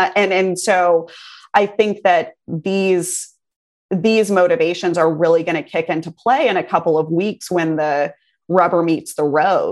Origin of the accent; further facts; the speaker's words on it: Texas, United States; I grew up in Texas. I love this state. I live here now. I own a house here. I'm going to live here for the rest of my life. Like, I'm Texas through and through.